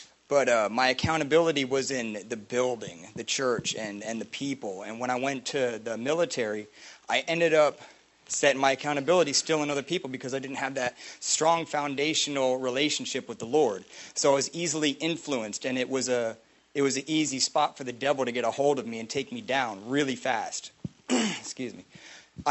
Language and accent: English; Bradenton, Florida, United States; I'm 36 years old, and I grew up in Bradenton, Florida.